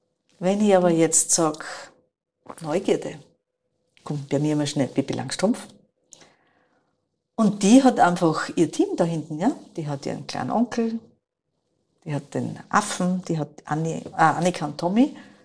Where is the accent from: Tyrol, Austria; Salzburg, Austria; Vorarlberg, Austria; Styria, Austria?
Styria, Austria; Wir sind aus der Südoststeiermark